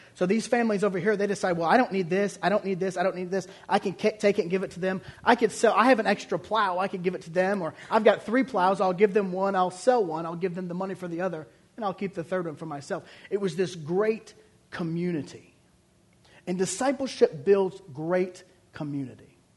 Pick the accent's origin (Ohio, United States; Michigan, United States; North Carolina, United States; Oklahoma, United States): Michigan, United States; Detroit; The church I grew up in just outside of Detroit, Michigan, was a great church.